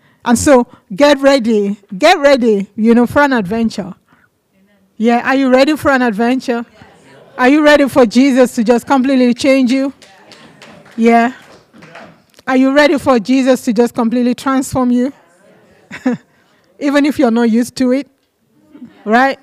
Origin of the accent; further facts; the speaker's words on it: Nigeria; also born or lived in England; I was 16 years old. I was living in Nigeria. And I was born in England. And then my parents took me back to Nigeria when I was a child.